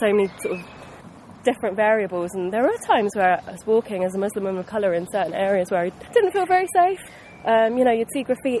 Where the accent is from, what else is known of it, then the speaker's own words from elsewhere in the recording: Tooting, London, United Kingdom; I was born in Tooting in South London. I've lived there pretty much all my life. I've done quite a few stints in sort of different cities, both in the UK and abroad, but I always return to Tooting.